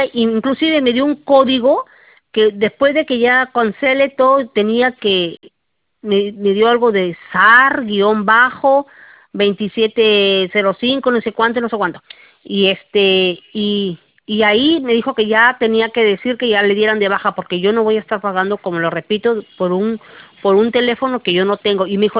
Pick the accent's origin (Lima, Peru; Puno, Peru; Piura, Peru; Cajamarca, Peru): Piura, Peru; yo soy de Piura.